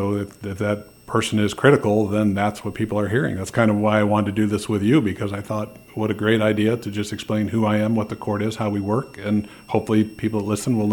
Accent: Ohio, United States; From somebody that did not want to live in Ohio, I grew up in Ohio and I left and swore I'd never come back.

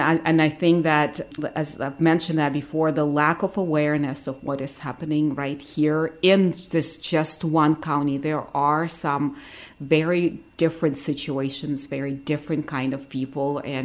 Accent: Ukraine; moved away as an adult; Because I moved here from Ukraine 4 years ago. And in Ukraine, for the past 15 years of my life, I actually did run a nonprofit and did lots of different charity work.

